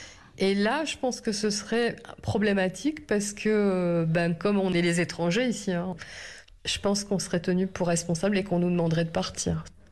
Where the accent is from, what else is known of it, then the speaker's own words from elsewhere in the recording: France; quand ils savent que je suis française